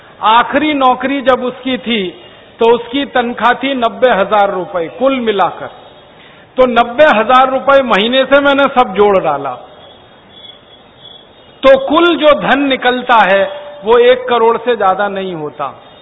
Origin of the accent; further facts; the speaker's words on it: Uttar Pradesh, India; born there; मेरा जन्म उत्तर प्रदेश में हुआ, आपका पड़ोस में।